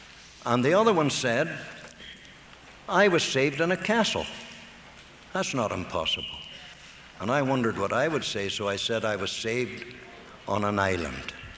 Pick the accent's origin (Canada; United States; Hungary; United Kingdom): United Kingdom; Lurgan, Northern Ireland; So I was born in Lurgan. It's a famous place for preachers and evangelists.